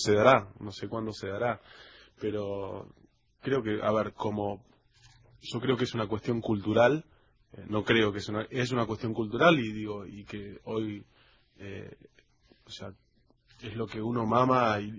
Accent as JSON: {"language": "Spanish", "town": "Mar del Plata", "region": "Buenos Aires Province", "country": "Argentina", "tie": "born or raised there", "said": "Nos criamos con él en Mar del Plata"}